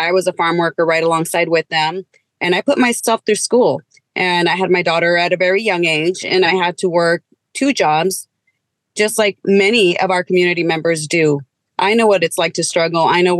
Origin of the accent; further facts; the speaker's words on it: Pasco, Washington, United States; You know, growing up in Tri-Cities and specifically in East Pasco, I volunteered a lot, served on numerous boards, and I continue to do that.